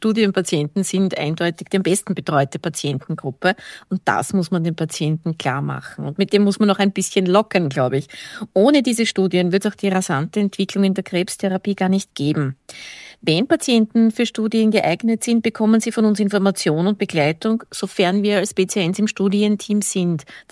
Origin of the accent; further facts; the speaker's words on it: Austria; Bei uns in Österreich ist es zum Beispiel so